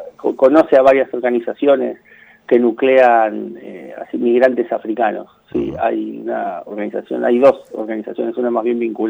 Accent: Argentina; soy parte de la organización de DIAFAR, como nombraban, de la diáspora africana de Argentina. Soy afrodescendiente, argentino afrodescendiente.

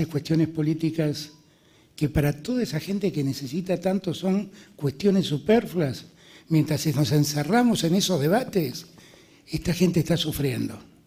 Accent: Argentina

